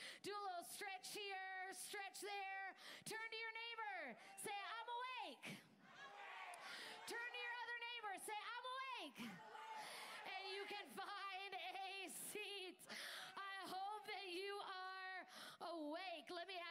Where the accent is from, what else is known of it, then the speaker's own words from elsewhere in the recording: Jordan, Minnesota, United States; and I am born and raised in Minnesota. My husband and I, we live in Jordan, and that is where I grew up, Jordan Prior Lake area.